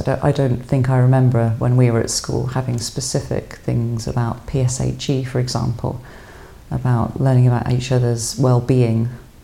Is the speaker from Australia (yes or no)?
no; United Kingdom; I'm British